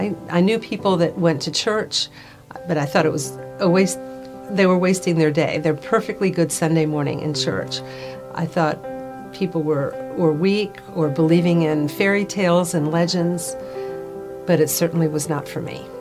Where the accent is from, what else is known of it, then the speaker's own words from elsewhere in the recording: Puerto Rico; I grew up in Puerto Rico, and I had this fantastic Jewish grandmother I just adored.